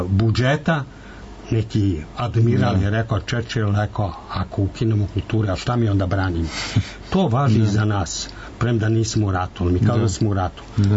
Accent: Belgrade, Serbia; born there; ja sam rođen u Beogradu, cunjam po Beogradu i što sam stari sve više cunjam po njemu

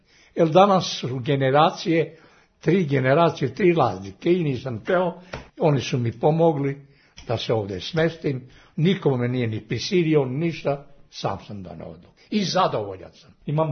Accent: Barje, Southern and Eastern Serbia, Serbia; Rodom sam iz sela Barje kao dete.

